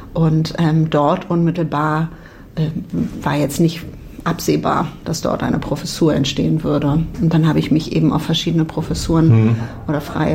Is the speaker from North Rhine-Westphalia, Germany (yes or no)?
no; Berlin, Germany; also born or lived in Hamburg / Spain; Ich bin zwar in Berlin geboren, aber ich habe mit meinen Eltern viel woanders gelebt. Ich habe ein paar Jahre in Hamburg gelebt und bin 5 Jahre meiner Kindheit in Spanien gewesen. Das heißt, ich war nicht immer in Berlin, aber habe da trotzdem dann Abitur gemacht